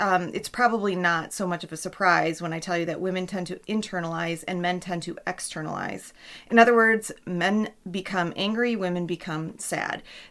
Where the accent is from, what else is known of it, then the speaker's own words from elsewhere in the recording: Detroit, Michigan, United States; I am from the Detroit metro area of Michigan, and the weather is always pretty funky here in the springtime.